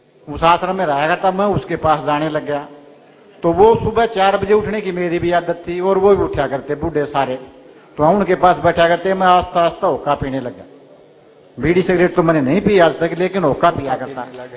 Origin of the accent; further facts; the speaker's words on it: Charkhi Dadri, Haryana, India; मैं चरखी दादरी हरियाणा से हूँ, मैं बैंक में सर्विस करता हूँ